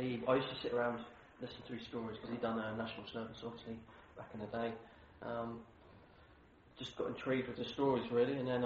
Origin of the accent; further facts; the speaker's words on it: Ipswich, East of England, United Kingdom; born there; I was born in Ipswich, in 1991 in Ipswich Hospital.